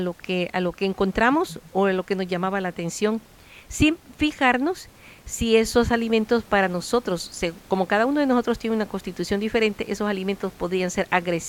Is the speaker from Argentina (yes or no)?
no; El Salvador; nosotros como centroamericanos y sobre todo salvadoreños somos bien frijoleros